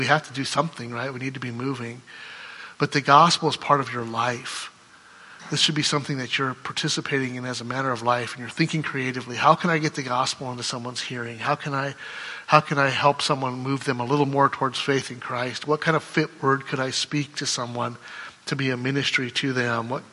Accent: Iowa, United States; he's from Mexico, I'm from Iowa.

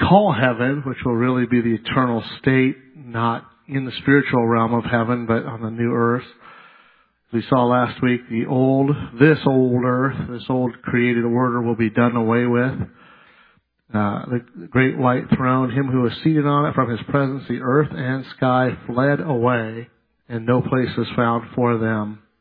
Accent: Los Angeles, California, United States; Now, I grew up in Southern L.A., so Hollywood wasn't that exciting to me.

